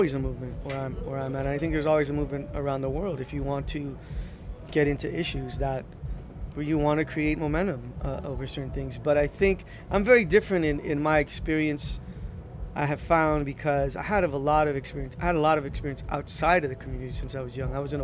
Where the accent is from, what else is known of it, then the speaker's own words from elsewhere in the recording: Los Angeles, California, United States; because I'm a Chicano from Boyle Heights who goes anywhere I want. And when I meet kids where I grew up and I say, you can